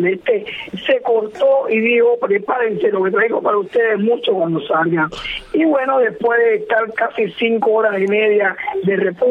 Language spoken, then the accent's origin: Spanish; Cuba; voy a seguir siendo mi vida como cubana que soy